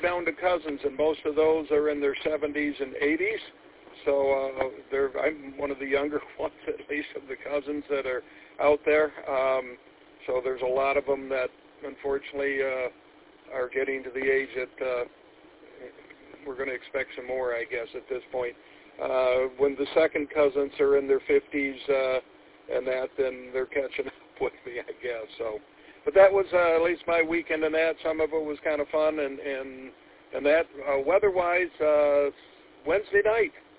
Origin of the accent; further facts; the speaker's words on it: Flint, Michigan, United States; the father of those neighbors that we had when we grew up in Flint.